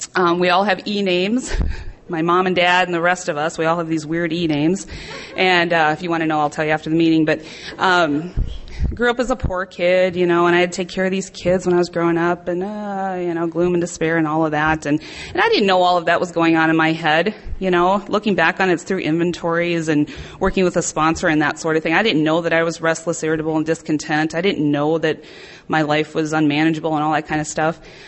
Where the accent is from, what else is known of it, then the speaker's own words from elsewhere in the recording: South Dakota, United States; And when I grew up in South Dakota, and they had these little centennials with small-town street dances